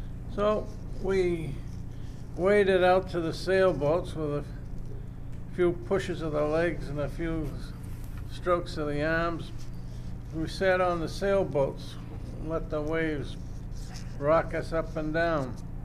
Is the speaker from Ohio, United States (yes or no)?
no; Swampscott, Massachusetts, United States; in Swampscott.